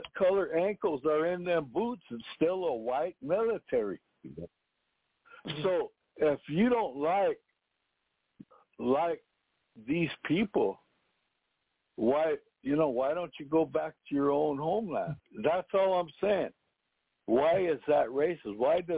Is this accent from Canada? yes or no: no; United States; racist on us Indians.